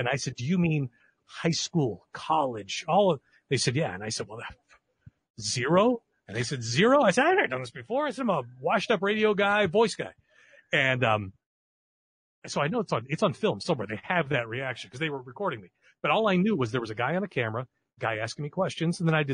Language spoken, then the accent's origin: English; McCandless, Pennsylvania, United States; also born or lived in North Hills; I grew up in McCandless. I was in North Hills.